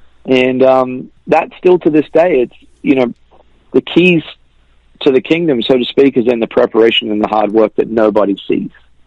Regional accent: Australia; I grew up in Australia

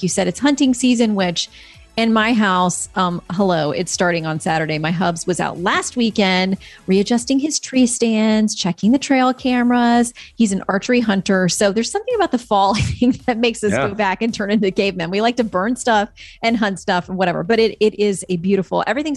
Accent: Florida, United States; I'm from Florida, so I mean, once it's below 70, I am bundling up.

